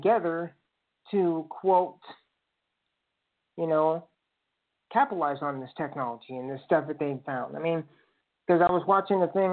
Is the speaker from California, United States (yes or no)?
no; Indiana, United States; as many of you know, I'm from Boiler Country